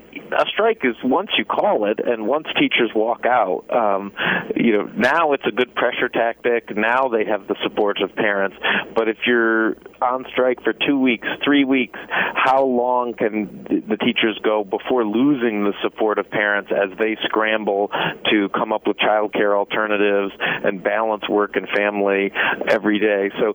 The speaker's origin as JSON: {"language": "English", "region": "New York", "country": "United States", "said": "in my home state of New York"}